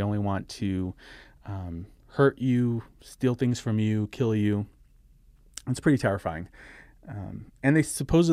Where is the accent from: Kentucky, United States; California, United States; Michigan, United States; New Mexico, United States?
New Mexico, United States; Socorro; there was a sheriff's deputy that was driving in a rural area outside of my hometown of Socorro, New Mexico.